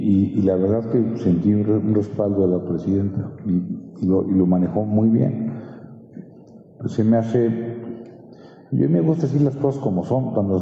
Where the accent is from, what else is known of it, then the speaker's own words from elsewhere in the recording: Mexico; yo soy mexicano